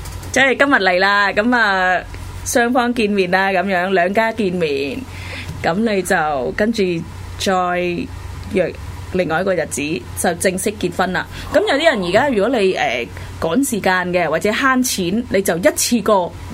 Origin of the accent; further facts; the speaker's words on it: Vietnam; Cantonese is a second language; 我哋越南人嗰個咖啡係好特別嘅。